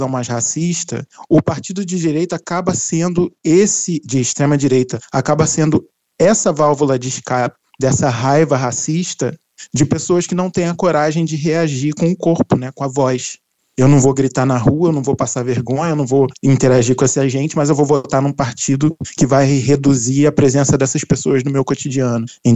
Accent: Brazil; quando eu falava que eu era brasileiro, as pessoas paravam

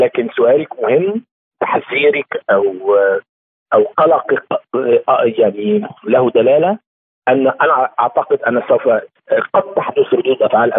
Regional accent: Egypt; في مصر في أزمة لكن إحنا كمصريين عندنا ثقة عالية جدا بالقيادة المصرية

